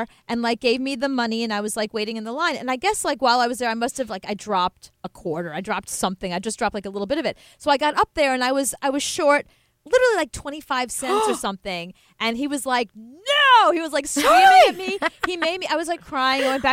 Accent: Brooklyn, New York, United States; Oh, you didn't realize that I grew up in Coney Island?

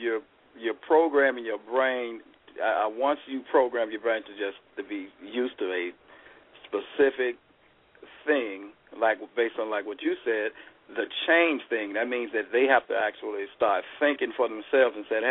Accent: Memphis, Tennessee, United States; I'm from Memphis, Tennessee.

